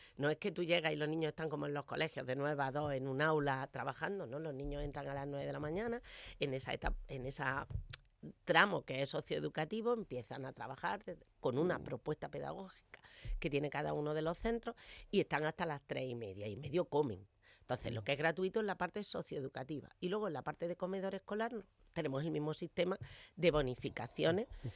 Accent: Almería, Andalusia, Spain; yo como soy de Almería, las aulas matinales, que ahora son habituales en todos los centros

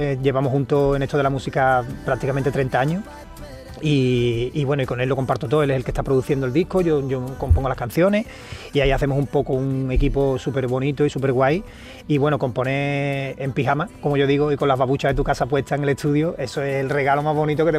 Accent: Jerez, Andalusia, Spain; moved away; Ahora vivo en Jerez. Ahora he vuelto, después de 20 años, he vuelto a mi casa. Después de 20 años.

